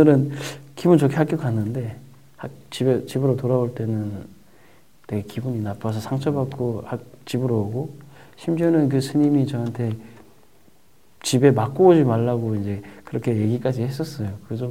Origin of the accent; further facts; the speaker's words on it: North Korea; now in South Korea; 근데 북한에서 온 친구는 저 혼자인 거예요.